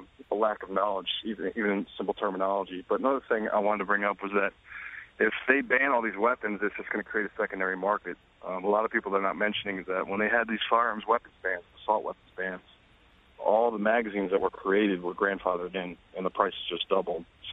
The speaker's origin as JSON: {"language": "English", "region": "Connecticut", "country": "United States", "tie": "born or raised there", "said": "I'm from the Northeast, raised in Connecticut, but I'm in the military."}